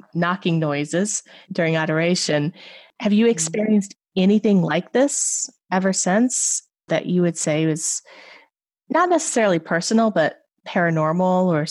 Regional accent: Tennessee, United States; I grew up in Upper East Tennessee, very isolated region of the Appalachian Mountains.

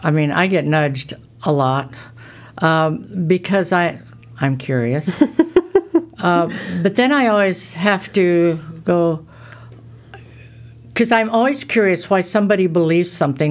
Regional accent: Iowa, United States; I mean, you know, I'm from Iowa. I'm real simple like this.

